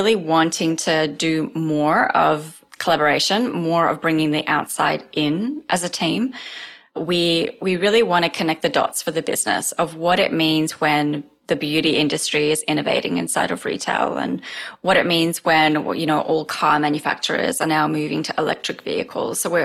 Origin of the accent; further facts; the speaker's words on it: Australia; And then the other one that I will say is, I'm from Australia.